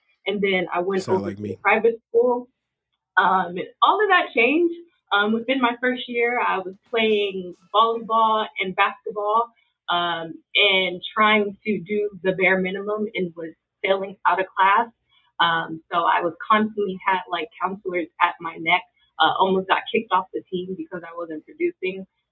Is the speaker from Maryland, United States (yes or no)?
no; San Francisco, California, United States; So I grew up in San Francisco. I'm from San Francisco.